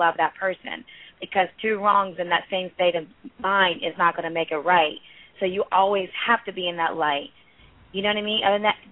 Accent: Philadelphia, Pennsylvania, United States; Okay, I'm from Philly. I go by there all the time when I go home.

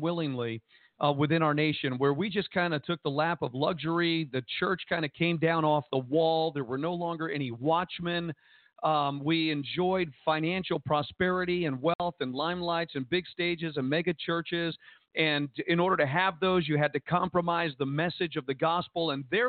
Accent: Jersey City, New Jersey, United States; And I grew up in Jersey City. I grew up, you know, I was a worldly guy like everybody else.

